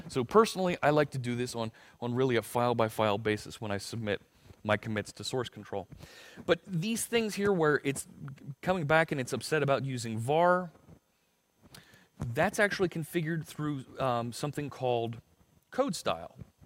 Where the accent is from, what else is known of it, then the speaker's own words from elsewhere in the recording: Philadelphia, Pennsylvania, United States; I'm from Philly. You're not allowed to boo me, okay? We know about boo birds in Philly, let me tell you.